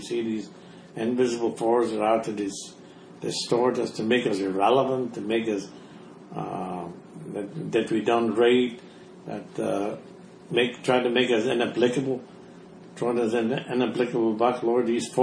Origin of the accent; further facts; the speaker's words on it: Canada; We're from Canada.